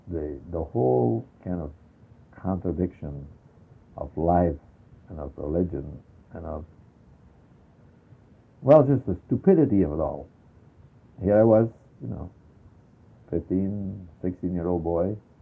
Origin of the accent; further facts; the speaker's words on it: Belgium; I grew up in Belgium. 13 years old when the war started.